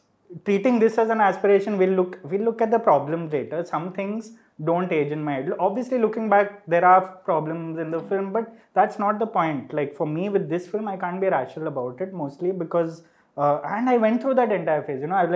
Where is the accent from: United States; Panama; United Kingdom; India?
India; Ahmedabad, Gujarat; because I grew up in Ahmedabad. It's all the more, people are crazy about films there and all